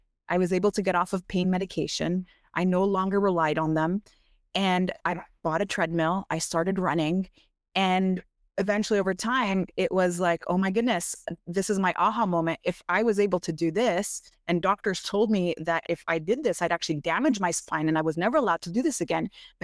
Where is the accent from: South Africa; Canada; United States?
Canada; Montreal, Quebec; I am from Montreal, Canada.